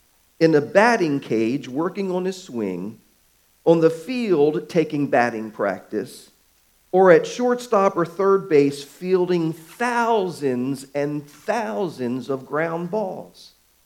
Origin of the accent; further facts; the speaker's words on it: Baltimore, Maryland, United States; Well, many of you know that I grew up in Baltimore, Maryland, and that I was a big Baltimore Orioles baseball fan.